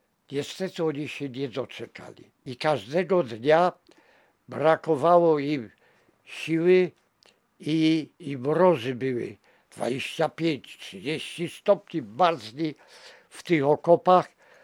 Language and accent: Polish; Kobiele Wielkie, Łódź Voivodeship, Poland; A u mnie w Kobielach Wielkich ślinie ganiały po podwórzu.